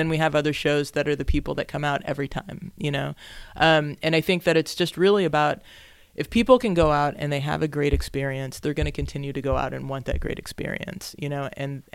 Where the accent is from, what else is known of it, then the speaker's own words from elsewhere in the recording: St. Louis, Missouri, United States; now in Brooklyn, United States; I claim Brooklyn, but I'm originally from St. Louis